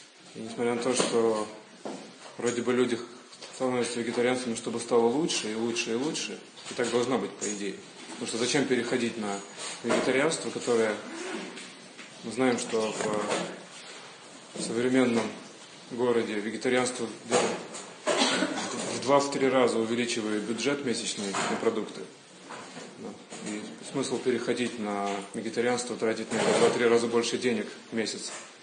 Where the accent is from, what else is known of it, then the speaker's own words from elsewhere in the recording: Riga, Latvia; я юридический терапевт из Риги.